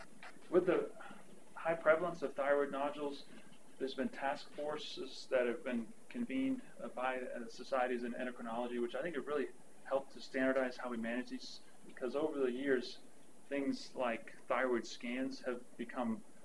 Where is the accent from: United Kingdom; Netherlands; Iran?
Netherlands; but I'm originally from Holland